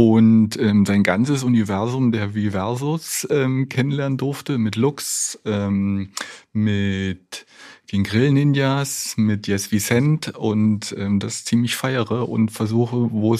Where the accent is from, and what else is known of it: Cottbus, Brandenburg, Germany; born there